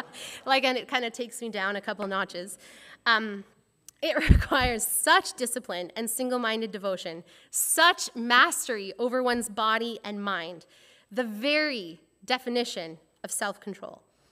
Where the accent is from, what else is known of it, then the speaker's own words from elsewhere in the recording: Edmonton, Alberta, Canada; I'm from Edmonton